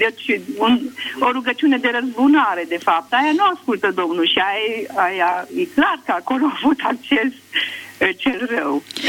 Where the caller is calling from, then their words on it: Alba Iulia, Alba County, Romania; din Alba Iulia.